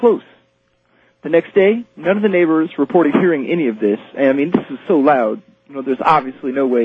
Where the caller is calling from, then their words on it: Indianapolis, Indiana, United States; Hi, I'm calling from Indianapolis